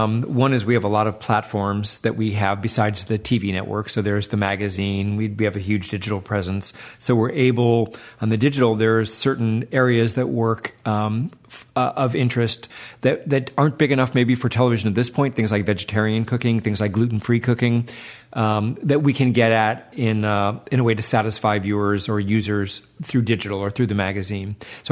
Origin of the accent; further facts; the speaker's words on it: Midwest, United States; When I grew up, you know, we had like meat and potatoes, and I grew up in the Midwest. It was pretty straightforward and pretty kind of, you know, 60s-ish.